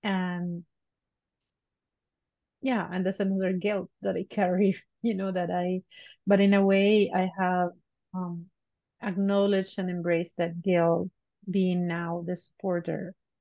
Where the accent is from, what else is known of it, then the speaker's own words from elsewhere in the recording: Bahía Blanca, Buenos Aires Province, Argentina; born there; English is a second language; I wasn't born in Buenos Aires, which is the capital. I was born in Bahía Blanca. That city is called the door to the Patagonia, right?